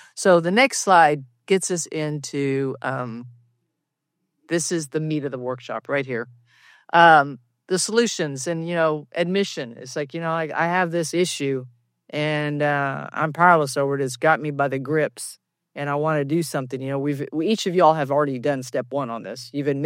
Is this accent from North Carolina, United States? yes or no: no; Texas, United States; from Texas.